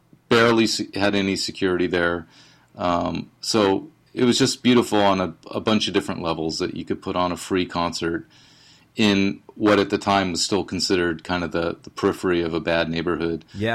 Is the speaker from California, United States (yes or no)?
yes; California, United States; I grew up in the suburbs of the Bay Area, you know, in what used to be a middle class neighborhood, working class neighborhood